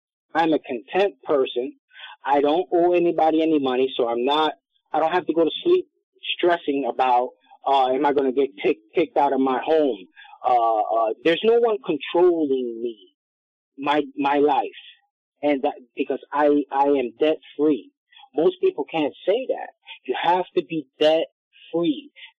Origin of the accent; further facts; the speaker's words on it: United States; You know, I grew up broke in the United States.